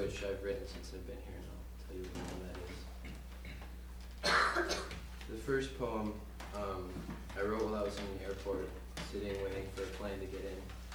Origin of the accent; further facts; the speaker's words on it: Minneapolis, Minnesota, United States; I work in the kitchen. I'm from Minneapolis and I'm here with my mom right now.